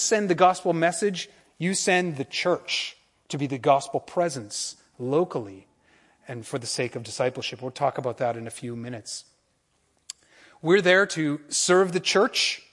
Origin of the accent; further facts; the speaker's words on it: Canada; I'm Canadian. Like, we don't do military stuff. And not only that, I'm also Irish.